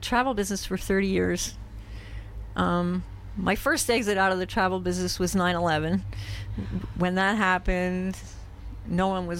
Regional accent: Washington's Crossing, Pennsylvania, United States; born there; now in Vermont, United States; I was born in Pennsylvania, in Bucks County. The town I was born in is called Washington's Crossing.

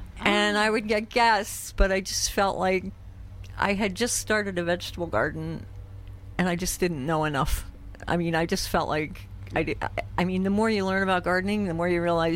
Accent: Washington's Crossing, Pennsylvania, United States; born there; now in Vermont, United States; I was born in Pennsylvania, in Bucks County. The town I was born in is called Washington's Crossing.

